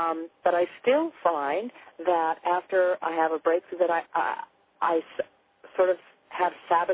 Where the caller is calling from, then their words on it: Germany; I'm calling from Germany.